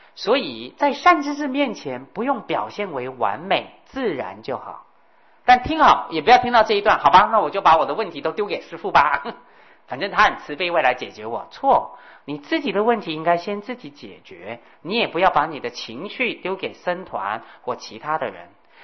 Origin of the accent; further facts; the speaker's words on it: China; 我必须说这样，希望大家不要不高兴，因为我是中国人，我很高兴。